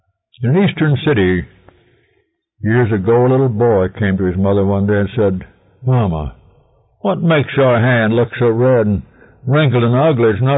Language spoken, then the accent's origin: English; California, United States; Not so long ago, right here in my hometown in California